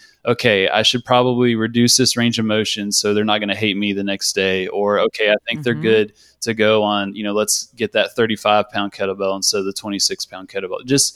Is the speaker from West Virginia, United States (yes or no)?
yes; West Virginia, United States; especially because I grew up in West Virginia and, you know, you don't get exposed to too much